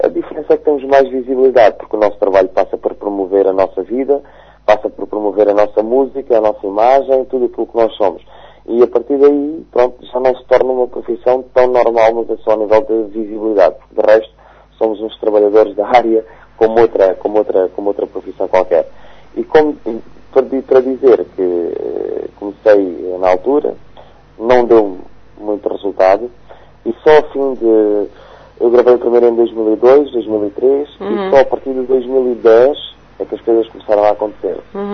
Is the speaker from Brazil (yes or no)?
no; Lisbon, Portugal; now in Aveiro, Portugal; e sexta-feira vim de Lisboa, ou seja, sou de lá, moro em Aveiro, mas ando sempre de um lado para o outro.